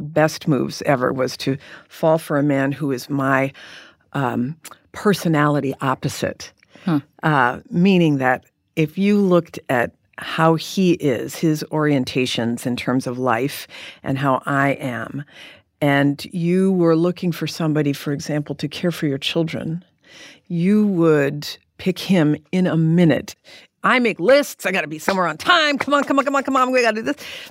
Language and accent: English; California, United States; And Dan, my husband, who's from Michigan, now I was from California, right?